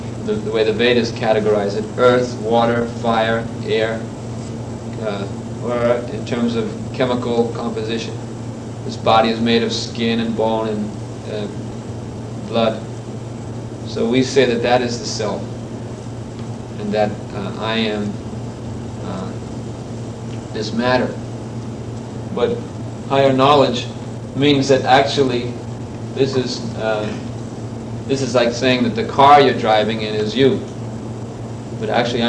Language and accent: English; United States; I think because this body was born in this land, that's what I am. I'm American.